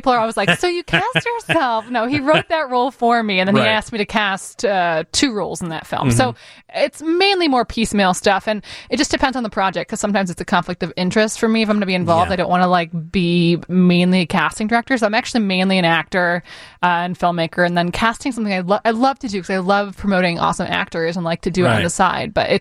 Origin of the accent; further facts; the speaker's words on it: Detroit, Michigan, United States; now in Chicago, United States; I'm from Detroit originally. Yeah. And then I went to college at Notre Dame, and then I moved to Chicago about 6.5 years ago